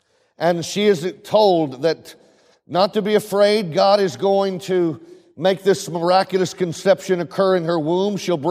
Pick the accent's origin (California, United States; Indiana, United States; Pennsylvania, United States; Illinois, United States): Illinois, United States; I come from Illinois.